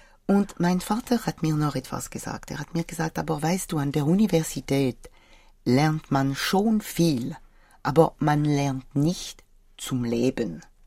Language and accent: German; France; German is a second language; Ich bin aufgewachsen in Frankreich in einem gemischten Gymnasium.